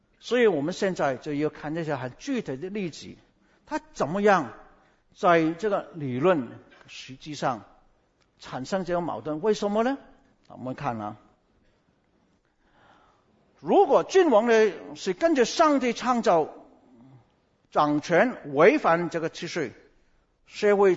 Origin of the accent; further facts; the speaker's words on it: Guangdong, China; 我是广东人，